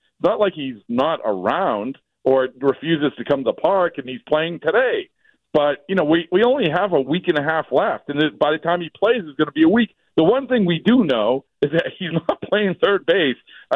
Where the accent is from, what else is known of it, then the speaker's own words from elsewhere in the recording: United States; I mean, because I'm from USA. I'm not from Puerto Rico.